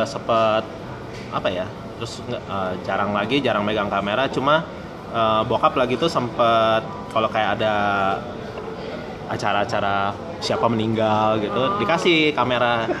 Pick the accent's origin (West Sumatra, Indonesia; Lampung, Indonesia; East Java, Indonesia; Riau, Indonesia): Lampung, Indonesia; Bandar Lampung; Aku kan gua kan besar di Lampung kan, dari Bandar Lampung.